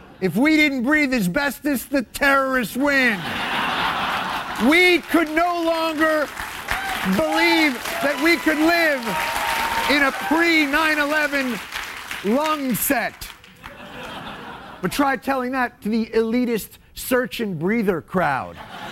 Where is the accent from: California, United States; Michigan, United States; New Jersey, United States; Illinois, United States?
New Jersey, United States; Now, I'm from New Jersey. It has its charms